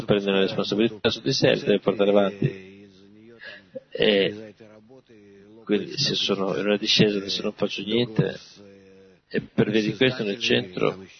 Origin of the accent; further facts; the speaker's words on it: Moscow, Russia; Sono da Mosca.